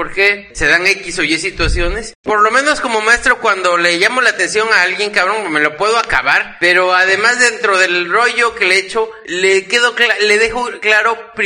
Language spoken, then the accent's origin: Spanish; Veracruz, Mexico; más que como jarochos levantamos mucho la voz. Uh-huh. Los jarochos hablamos